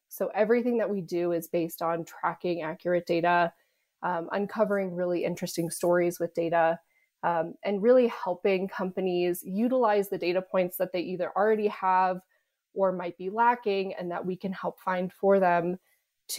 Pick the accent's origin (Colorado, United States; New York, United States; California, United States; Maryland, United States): Colorado, United States; I'm from Colorado, born and raised. So love to hear that you love Colorado. I went to CU Boulder, actually. So just can't leave the mountains.